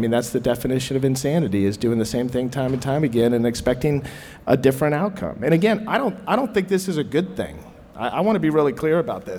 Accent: Midwest, United States; You know, I spent a lot of time in California. I spent a lot of time in New York. But I was raised in the Midwest

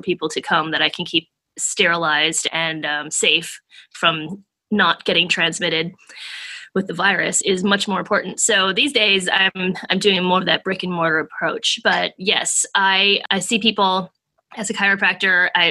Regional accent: Wisconsin, United States; I was the first Olympic level rhythmic gymnast in the state where I grew up in Wisconsin.

